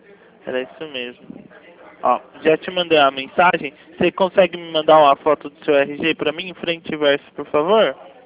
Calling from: São Paulo, Brazil; É que eu falo do 011.

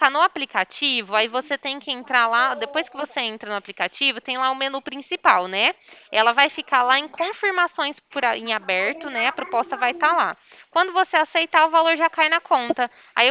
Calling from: Ribeirão Preto, São Paulo, Brazil; Não, sou daí não. Eu sou daqui da Central de Ribeirão Preto, né?

